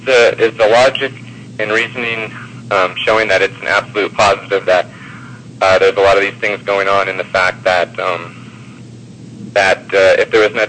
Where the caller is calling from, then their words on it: California, United States; from California.